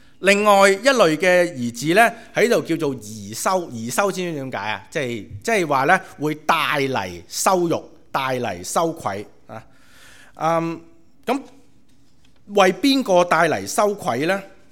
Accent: China; 咁我哋都系中国人咧，都系差唔多咁样嘅文化底下

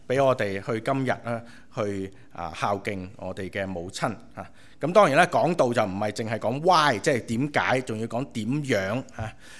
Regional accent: China; 咁我哋都系中国人咧，都系差唔多咁样嘅文化底下

